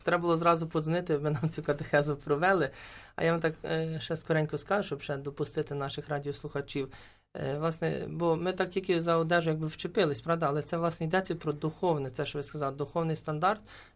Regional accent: Kyiv, Ukraine; я теж з Києва, ми здесь приїхали в паломничество.

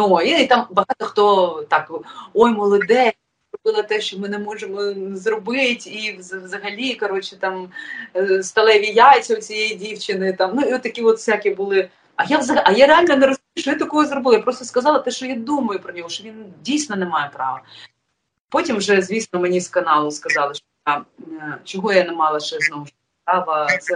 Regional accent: Odesa Oblast, Ukraine; born there; Я українська болгарка, яка народилася там, яка знає, яка вивчала болгарську мову і українську тільки завдяки тому, що Україна стала незалежною.

